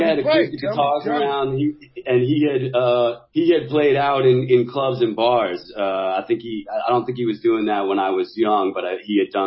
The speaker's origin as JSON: {"language": "English", "town": "Seattle", "region": "Washington", "country": "United States", "tie": "born or raised there", "said": "I was growing up in Seattle at that particular time."}